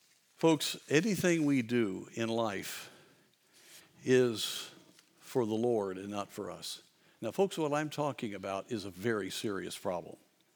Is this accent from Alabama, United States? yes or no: no; Colorado, United States; Growing up in Southwest Colorado, my best friend was a rancher's son who made some money breaking horses.